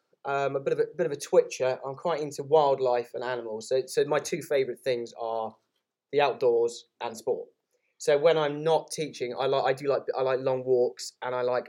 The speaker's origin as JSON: {"language": "English", "town": "Cambridge", "region": "East of England", "country": "United Kingdom", "tie": "born or raised there", "said": "I'm from Cambridge, so actually not too far from here. I was born and bred in Cambridge, went to prep school in Cambridge. Then I went to boarding school in Norfolk, which also is not too far. And then did bits and bobs in Cambridge before I went down to Somerset."}